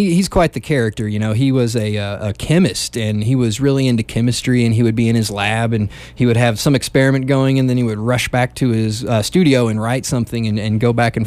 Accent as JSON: {"language": "English", "town": "Elizabethtown", "region": "Kentucky", "country": "United States", "lives_now": "Las Cruces, United States", "said": "I'm originally from Elizabethtown, Kentucky."}